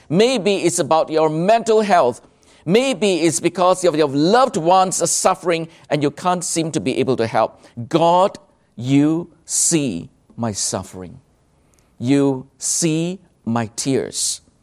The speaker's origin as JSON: {"language": "English", "country": "Malaysia", "said": "Well, I was from Malaysia. Some of you were not from Singapore."}